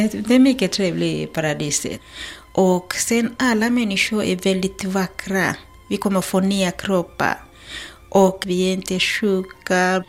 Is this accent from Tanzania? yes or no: yes; Tanzania; first language Kichaga; Swedish is a second language; Det är Kichaga. Det talas av väldigt, väldigt lite grupp där i Tanzania kanske.